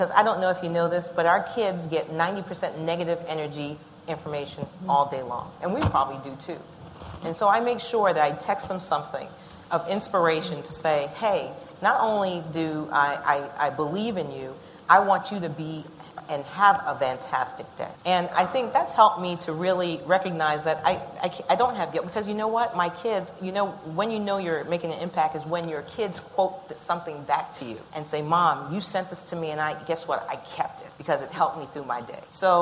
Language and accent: English; Jamaica; So many from Boston Scientific know I'm Jamaican. So Jamaicans work hard, work 5-10 jobs usually.